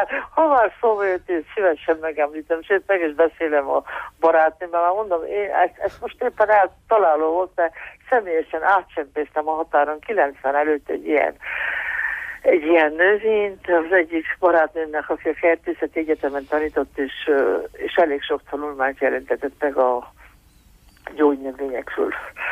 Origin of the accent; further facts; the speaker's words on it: Moldavia, Romania; Hát én hála jó Istennek, én itt nőttem fel, és nyitott szemmel. Úgyhogy ebből tudok másoknak is osztogatni, ami nekem van, és amit kaptam itt a faluban és Moldvában.